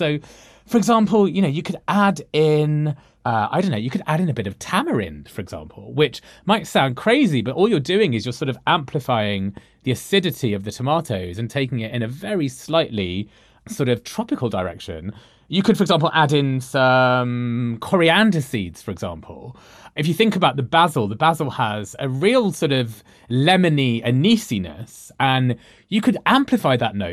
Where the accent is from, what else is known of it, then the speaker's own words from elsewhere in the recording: United Kingdom; I guess it's to do with me myself being British Indian, and this idea of sort of not being just British, not being just Indian, but being this third culture in between.